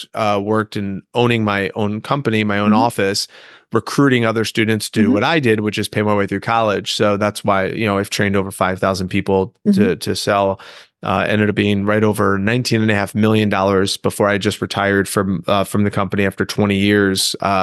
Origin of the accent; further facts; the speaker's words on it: New Jersey, United States; Well, I grew up in New Jersey, youngest of 8, and went to college in Florida over in Tampa at the University of South Florida.